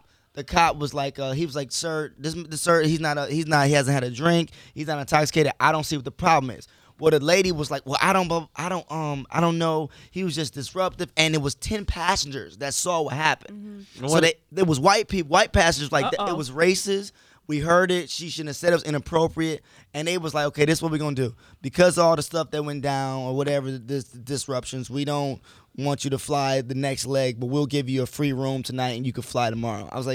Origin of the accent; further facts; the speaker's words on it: Detroit, Michigan, United States; I'm from Detroit, man. They were scared when the government shut down. I was like, we've been shut down. I was like, I'm from a tough city, so I'm good, man.